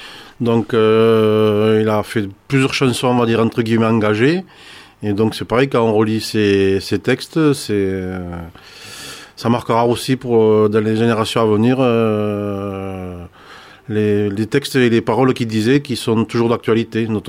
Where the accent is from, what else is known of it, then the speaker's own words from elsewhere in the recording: Figeac, Occitanie, France; Moi, je suis natif donc du Lot. Je suis né à Figeac.